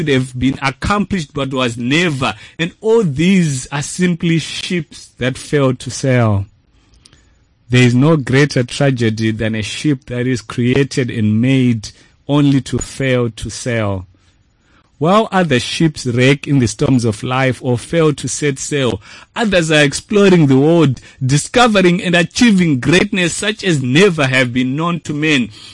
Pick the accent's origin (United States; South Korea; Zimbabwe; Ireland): Zimbabwe; now in South Africa; I am from Zimbabwe, but I am living in South Africa.